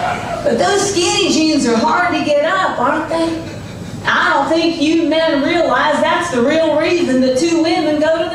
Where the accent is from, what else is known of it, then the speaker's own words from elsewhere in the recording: Miami, Florida, United States; born there; But see, I was born in Florida. In the Miami.